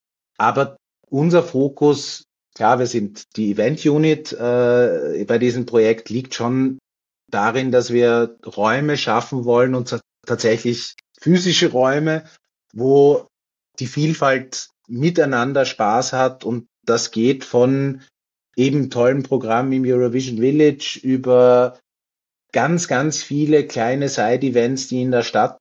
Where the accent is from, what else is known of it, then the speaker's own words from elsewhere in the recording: Austria; wir planen auch am Feiertag, der ja in der Woche ist bei uns in Österreich